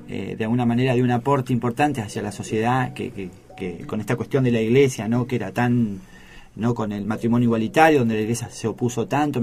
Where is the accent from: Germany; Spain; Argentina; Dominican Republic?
Argentina; Mar del Plata, Buenos Aires Province; porque como marplatenses y como argentinos, estas cosas realmente nos tienen que enorgullecer en todo sentido.